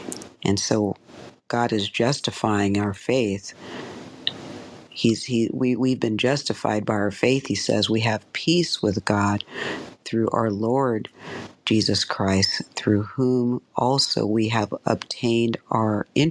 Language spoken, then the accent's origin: English; Tacoma, Washington, United States; And I am hailing from Tacoma, Washington.